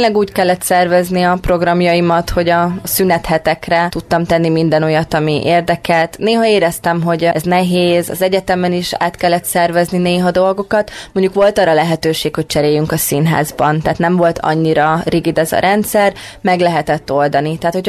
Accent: Kiskunhalas, Bács-Kiskun, Hungary; moved away as an adult; also born or lived in Szeged; now in Budapest, Hungary; Amikor felkerültem Budapestre, akkor nagyon nagy váltásnak éreztem, sokkal nagyobb váltásnak, mint Kiskunhalasról Szegedet, pedig ugye az volt az első olyan lépés, amikor eltávolodtam otthonról.

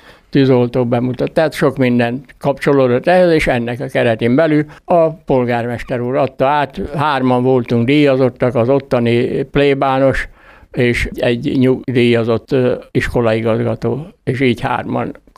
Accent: Szabadszállás, Bács-Kiskun, Hungary; a szülővárosom szabadszállás képviselő testülete kitalálta azt, hogy ott ilyen nyárbúcsúztató városnapot tartottak

